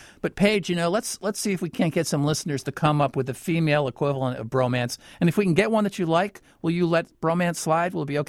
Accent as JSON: {"language": "English", "region": "Pacific Northwest", "country": "United States", "said": "I mean, I'm from the Northwest, but I still kind of get moist."}